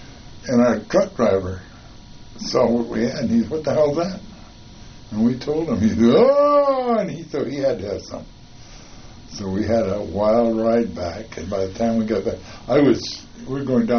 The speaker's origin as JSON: {"language": "English", "region": "Minnesota", "country": "United States", "said": "I'm from Minnesota, so I'm a cowboy."}